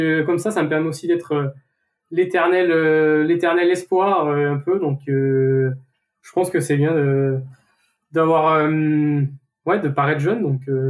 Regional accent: Auvergne-Rhône-Alpes, France; Donc voilà, pour mon enfance, vraiment dans le Cantal, tourner nature.

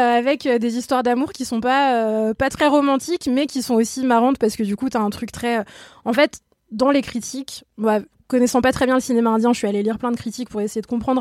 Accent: France; Bah voilà, on est française et on regarde un film indien.

